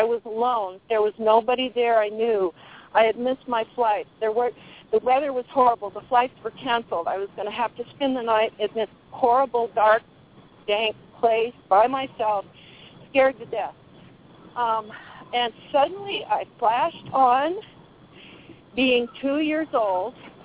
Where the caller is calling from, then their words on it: Colorado, United States; in Southwest Colorado, a friend of Carrie's.